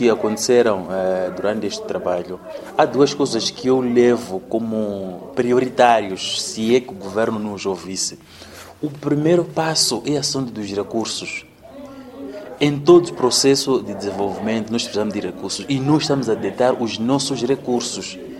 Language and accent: Portuguese; Mozambique; venho da República de Moçambique